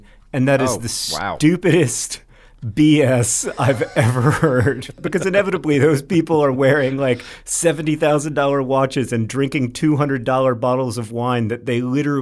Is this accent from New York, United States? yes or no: no; Orlando, Florida, United States; Hank and I grew up in Orlando